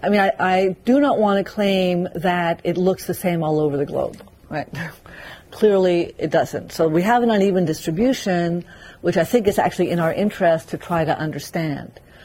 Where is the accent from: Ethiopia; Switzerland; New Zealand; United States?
Ethiopia; I come from Ethiopia, you know.